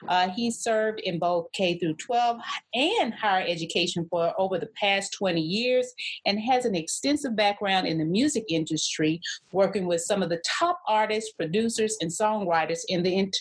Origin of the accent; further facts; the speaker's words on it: Texas, United States; as y'all know, I'm a Texan, and I love me some Texas.